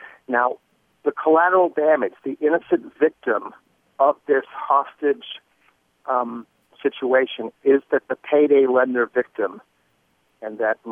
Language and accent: English; Idaho, United States; I'm from Idaho, and this has been a very rude awakening for me over the last number of years